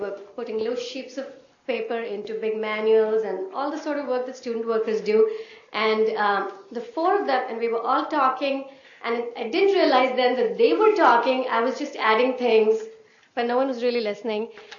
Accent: India; Because I grew up as mainstream in India.

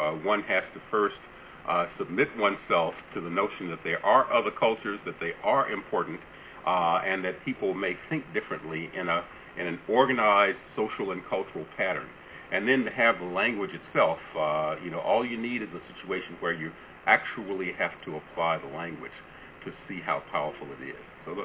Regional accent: Nashville, Tennessee, United States; I grew up in Nashville, Tennessee, so it's not that anybody spoke anything but maybe English

